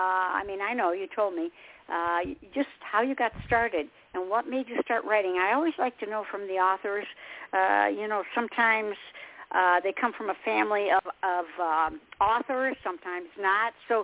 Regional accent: Michigan, United States; now in Texas, United States; I came from Michigan, and so it's better than living, knowing ice and snow is going to come, and you don't really have that much of a summer.

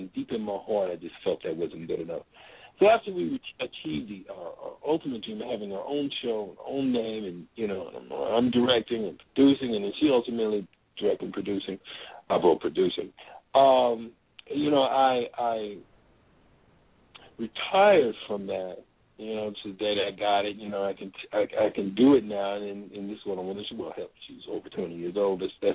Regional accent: Atlanta, Georgia, United States; now in New York, United States; And we're from Atlanta, and the only way to make that happen was to move to New York

